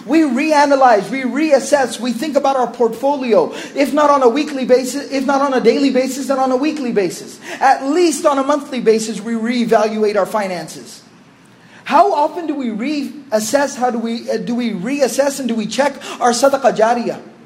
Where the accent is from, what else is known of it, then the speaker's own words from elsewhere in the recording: Dallas, Texas, United States; I was born and raised here in the Dallas area.